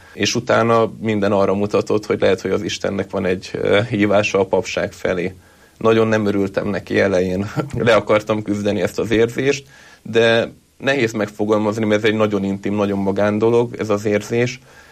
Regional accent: Budapest, Hungary; born there; Igen, én egy katolikus családból jövök, Budapesten születtem, 7 vagyunk testvérek

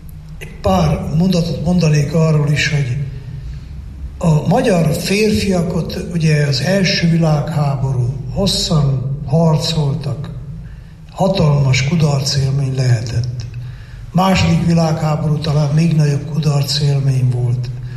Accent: Székely Land, Romania; ugye én Székely vagyok

